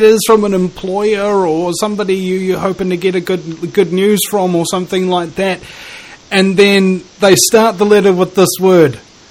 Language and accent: English; New Zealand; I'm from New Zealand. I've got New Zealand problems.